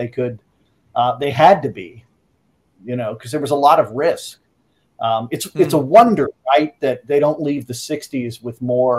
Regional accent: Houston, Texas, United States; that may have been in my hometown of Houston, if I'm not mistaken.

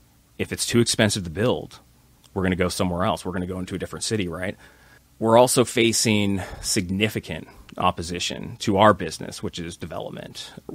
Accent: California, United States; I grew up in this area. I grew up in South Orange County.

